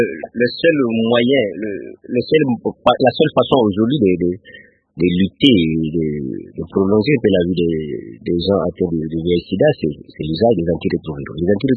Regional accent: DR Congo; je suis Congolais et que mon pays est parmi un des rares pays au monde dans lequel on produit la quinine

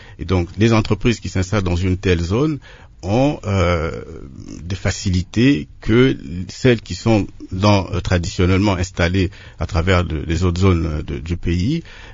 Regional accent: Sankuru, DR Congo; moi je viens du Sankuru

